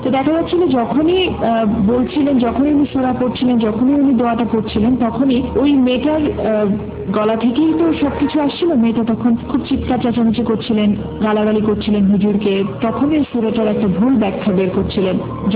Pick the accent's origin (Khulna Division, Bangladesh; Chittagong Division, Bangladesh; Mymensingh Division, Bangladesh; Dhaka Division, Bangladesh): Khulna Division, Bangladesh; Jessore; আমি যেহেতু যশোরের মেয়ে